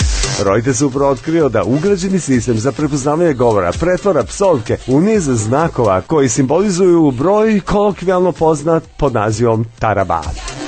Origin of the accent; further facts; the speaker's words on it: Serbia; ponašam se kao tipičan Srbin.